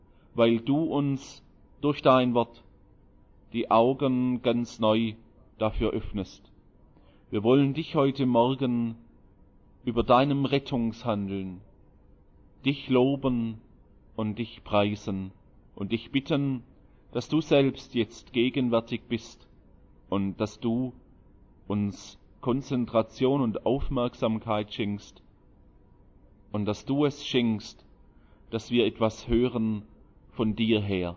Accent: Holzgerlingen, Baden-Württemberg, Germany; now in Konstanz, Germany; ursprünglich komme ich aus Holzgerlingen. Das ist so etwas näher bei Stuttgart als Konstanz und auch schön.

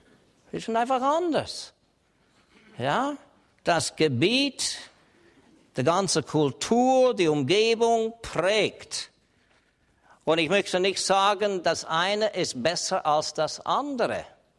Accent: Canada; Ich liebe meine Heimat Kanada.

